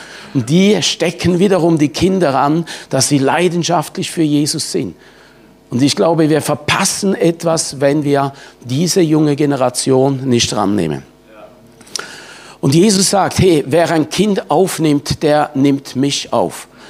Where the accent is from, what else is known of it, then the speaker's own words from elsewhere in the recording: Switzerland; now in Germany; Wir haben immer gleich viele Leute, weil so viele immigrieren dann. Wie ich als Schweizer zum Beispiel.